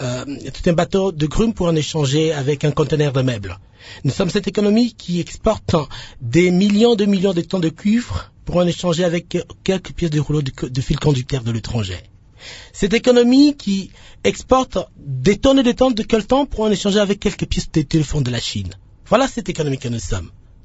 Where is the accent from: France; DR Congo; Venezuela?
DR Congo; En tant que Congolais, c'est une satisfaction pour moi d'entendre pour la première fois que nous atteignons ces chiffres-là.